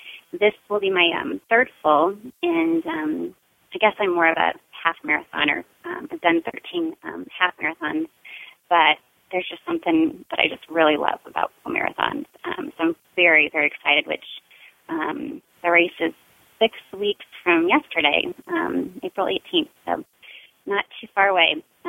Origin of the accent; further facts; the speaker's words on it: Fort Wayne, Indiana, United States; moved away as an adult; I was transplanted here about 2.5 years ago from my hometown of Fort Wayne, Indiana, due to my husband's job.